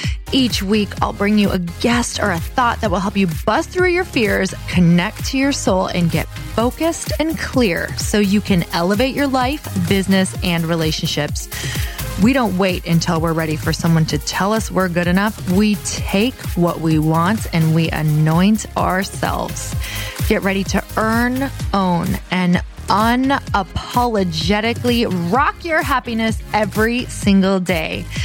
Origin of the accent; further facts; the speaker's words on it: Michigan, United States; And like, oh, I've never seen stars like that in my entire life. And I'm from Upper Michigan.